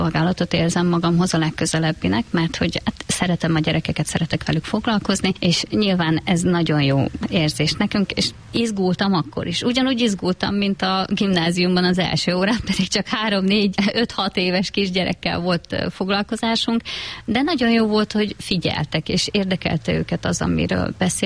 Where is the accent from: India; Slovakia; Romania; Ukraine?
Ukraine; Zakarpattia Oblast; now in Hungary; Mi Kárpátaljáról származunk. 2022. február 24-én jöttünk át a határon. Balassagyarmattól nem messze, de Bercsényben lakik a nővérem, ő fogadott be minket.